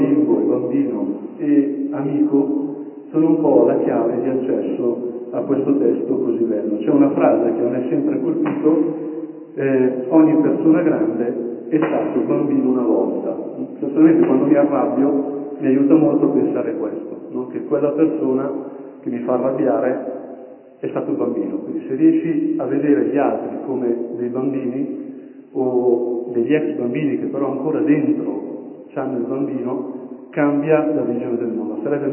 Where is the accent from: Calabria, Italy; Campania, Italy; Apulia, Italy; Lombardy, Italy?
Lombardy, Italy; io sono brianzolo, per questo parlo strano